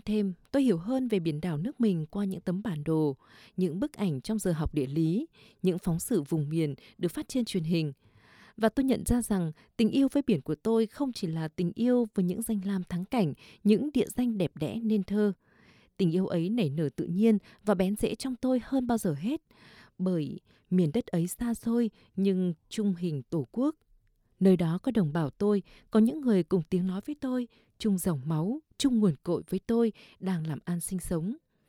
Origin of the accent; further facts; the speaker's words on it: Northern Vietnam, Vietnam; Tôi sinh ra và lớn lên ở một vùng quê Bắc Bộ thanh bình yên ả.